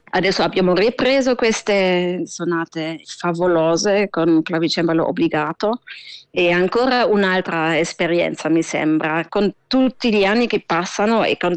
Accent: Stuttgart, Baden-Württemberg, Germany; E io sono di Stoccarda, quindi era, per me era anche era un matador.

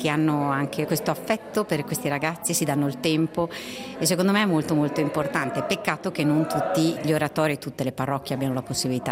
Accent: Milan, Lombardy, Italy; Io sono cresciuta a Milano

